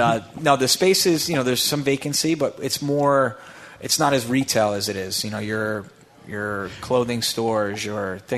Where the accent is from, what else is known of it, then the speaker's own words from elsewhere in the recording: LaGrangeville, New York, United States; I grew up in Dutchess County. My grandparents were in Somers